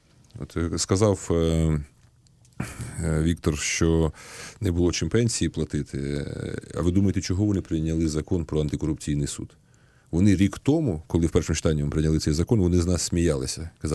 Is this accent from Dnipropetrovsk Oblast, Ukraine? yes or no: yes; Dnipro, Dnipropetrovsk Oblast, Ukraine; в моєму рідному Дніпрі шниряють їхні провокатори